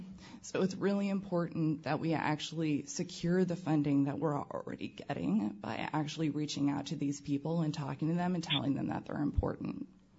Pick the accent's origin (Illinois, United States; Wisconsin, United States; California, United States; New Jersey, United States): California, United States; I was born and raised in the East Bay